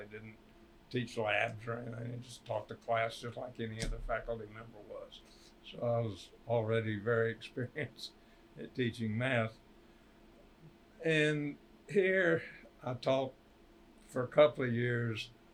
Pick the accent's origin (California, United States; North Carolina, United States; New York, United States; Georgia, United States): North Carolina, United States; Asheville; I grew up in Asheville, North Carolina. Went to the public school system there.